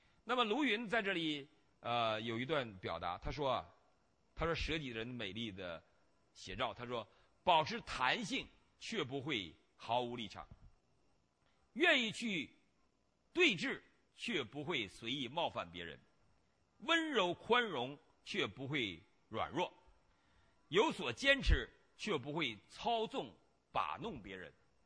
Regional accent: China; 我们中国人的一个最不好的东西就是爱否定别人。这个如果你接触中国人，我们小时候因为我们受这种阶级斗争的观念的教育，

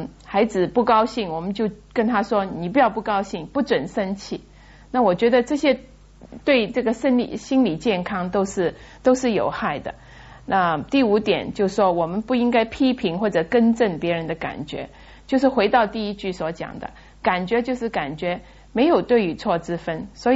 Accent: China; 我们中国人

